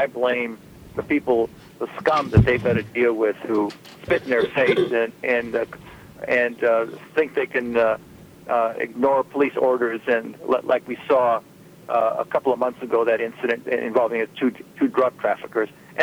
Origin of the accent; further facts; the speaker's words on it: East Chicago, Indiana, United States; I mean, I grew up in East Chicago back in the 40s and 50s, and the neighborhoods were perfectly safe.